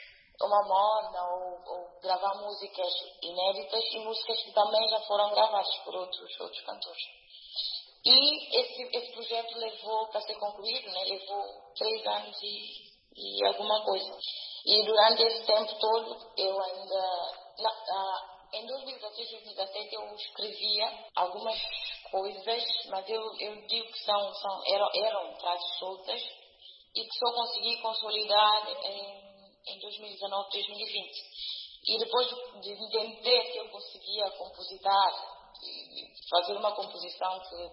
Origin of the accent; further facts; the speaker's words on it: São Tomé, São Tomé & Príncipe; eu nasci em São Tomé, cresci em São Tomé